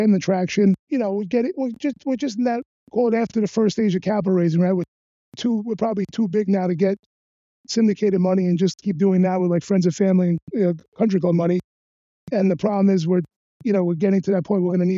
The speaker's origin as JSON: {"language": "English", "town": "Brooklyn", "region": "New York", "country": "United States", "tie": "born or raised there", "said": "But I grew up in Brooklyn."}